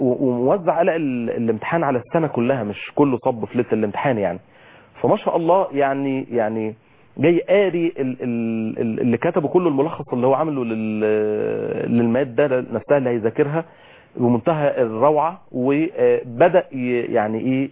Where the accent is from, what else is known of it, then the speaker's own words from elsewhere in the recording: Egypt; ودي مشكله يعني من ضمن النكات اللي بتتقال عندنا في مصر